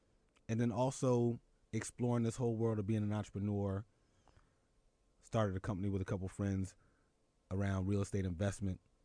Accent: Philadelphia, Pennsylvania, United States; which sucks because I'm from Philly.

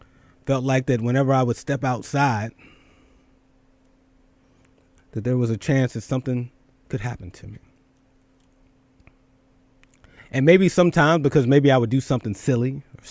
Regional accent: Philadelphia, Pennsylvania, United States; I remember being a little kid growing up in Philly. And shout out to my parents

